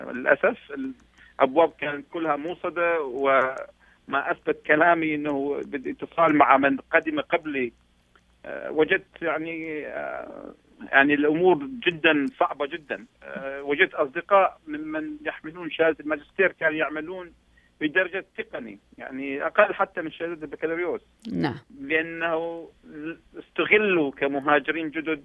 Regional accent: Iraq; moved away as an adult; now in Canada; لكن الظروف السياسية جعلت المستحيل أن يقبلوني أو يقدموا لي هذه الفرصة كعراقي

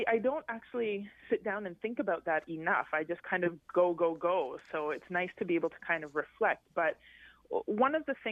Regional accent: London, Ontario, Canada; I grew up in London, Ontario, and when I was growing up in London, it really wasn't very diverse.

